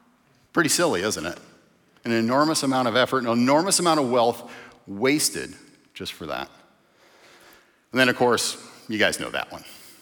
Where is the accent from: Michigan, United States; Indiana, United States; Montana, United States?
Michigan, United States; Detroit; When I grew up in Detroit, and I was in high school in the early 80s